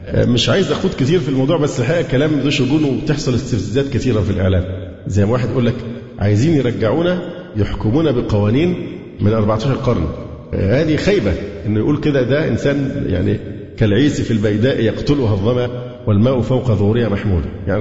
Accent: Alexandria, Alexandria Governorate, Egypt; لأن أنا فعلا سكندري

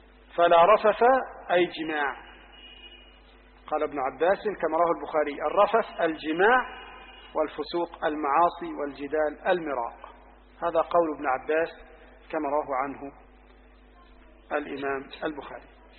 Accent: Egypt; النقاب اللي هو على قدر الوجه. عندنا في مصر مثلا النقاب اثنين

